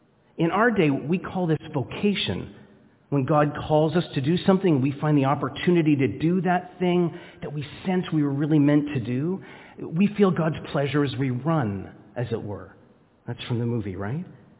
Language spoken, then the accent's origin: English; Scarborough, Ontario, Canada; I'm from the suburbs, okay? I'm from Scarborough